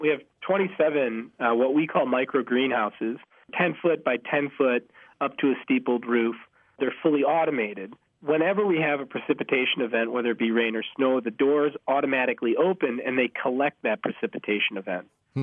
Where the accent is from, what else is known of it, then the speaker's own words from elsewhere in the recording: Madison, Wisconsin, United States; also born or lived in Wyoming; I grew up in Madison, and then I went to school at the University of Wisconsin, Stevens Point. And then I went out west to Wyoming, where I did my master's.